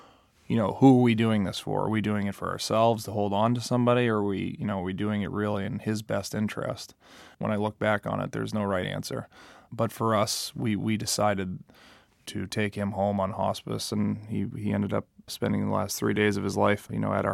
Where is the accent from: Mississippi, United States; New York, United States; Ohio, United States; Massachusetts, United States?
Massachusetts, United States; Milton; I grew up in Milton, Mass.